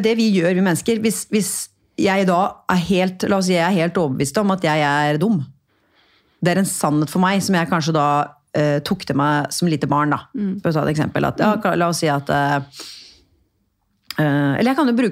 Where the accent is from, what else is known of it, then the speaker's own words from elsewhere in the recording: Porsgrunn, Vestfold og Telemark, Norway; Kommer hun her, Harry-dama fra Porsgrunn, og snakker jeg så breit? Og jeg la jo da om dialekten min litt, ikke sant?